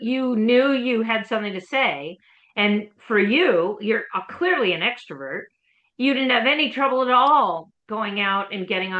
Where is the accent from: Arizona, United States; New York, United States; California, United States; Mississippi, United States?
California, United States; Los Angeles; I was born and bred in Los Angeles, so you have all those resources and it's huge.